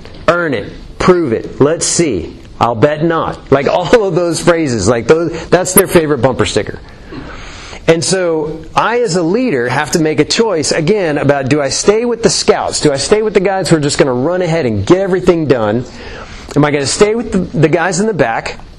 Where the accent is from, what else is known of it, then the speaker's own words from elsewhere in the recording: Colorado, United States; now in Houston, United States; So I grew up in Colorado. Hiking is just a thing that we did.